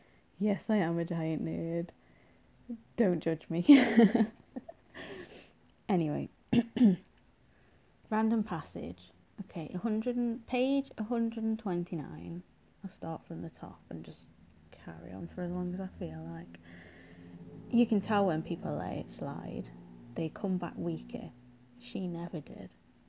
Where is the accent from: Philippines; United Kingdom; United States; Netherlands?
United Kingdom; Midlands; I won't go into specifics, but I'm basically from the middle of England, sort of thing. I'm from the Midlands, so yeah.